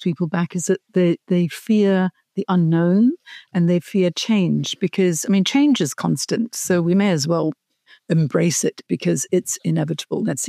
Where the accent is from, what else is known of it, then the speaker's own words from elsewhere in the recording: Hong Kong; moved away as an adult; now in Australia; I'm from Hong Kong originally.